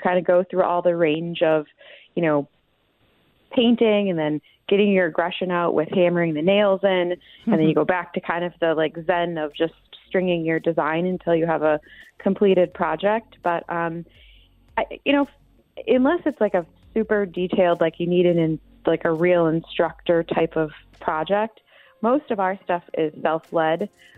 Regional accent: Wisconsin, United States; Well, you know, I grew up in Wisconsin, and I think the old adage of Wisconsin is, if you're going to do it, just put a bar in it.

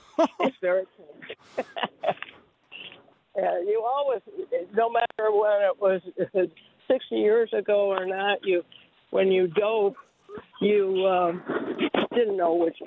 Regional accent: Quad Cities, United States; I grew up in the Quad Cities. I'm 95. I grew up before the river was cleaned up.

